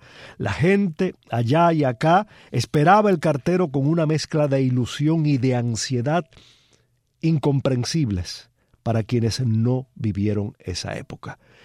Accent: Miami, Florida, United States; En los años de mi infancia en Miami, en los años 60

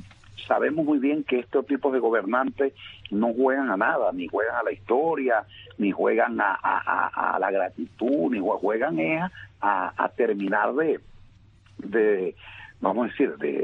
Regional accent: Maracaibo, Zulia, Venezuela; como dicen en mi pueblo, en Maracaibo, apago la luz y me voy

